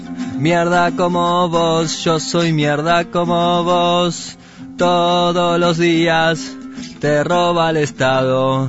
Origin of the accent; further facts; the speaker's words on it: Merlo, Buenos Aires Province, Argentina; Somos de Merlo.